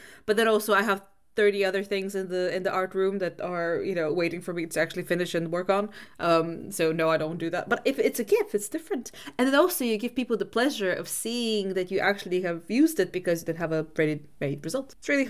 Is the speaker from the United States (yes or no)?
no; Bulgaria; now in United Kingdom; Growing up in Bulgaria, like, because Bulgaria is one of those countries in Europe that's we get both extremes.